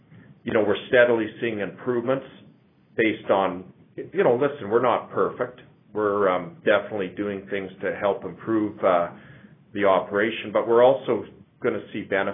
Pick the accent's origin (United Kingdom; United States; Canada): Canada; I guess as a Canadian, it saddens me